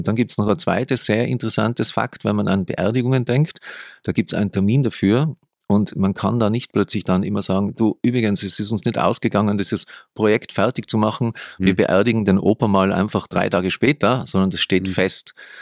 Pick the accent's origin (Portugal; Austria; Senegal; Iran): Austria; Tyrol; ich komme aus Tirol